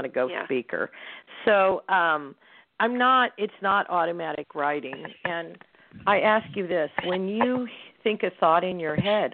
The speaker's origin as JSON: {"language": "English", "region": "Midwest", "country": "United States", "said": "know, I'm from the Midwest, so I'm not real intimidating or whatever."}